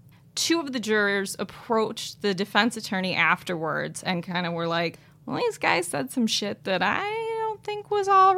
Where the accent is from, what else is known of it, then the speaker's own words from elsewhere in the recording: Lansing, Michigan, United States; I am from Lansing, Michigan. And I am a paralegal and a law nerd in general.